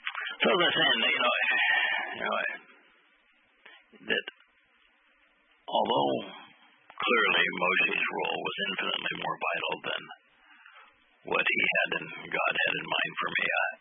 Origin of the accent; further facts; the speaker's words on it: United States; I was very religious as a Christian. I was very patriotic as an American.